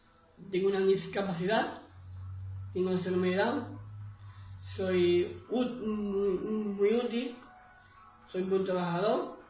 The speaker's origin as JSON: {"language": "Spanish", "town": "Cartaya", "region": "Andalusia", "country": "Spain", "said": "Soy de Cartaya, de Huelva, de un pueblo costero. Tengo 27 años."}